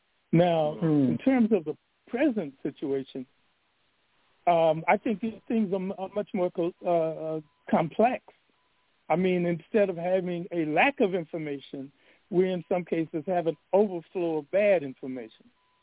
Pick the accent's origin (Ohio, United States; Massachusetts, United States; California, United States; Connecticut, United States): California, United States; Los Angeles; I went to Jefferson High School and George Washington Carver, a junior high school. I grew up in Los Angeles.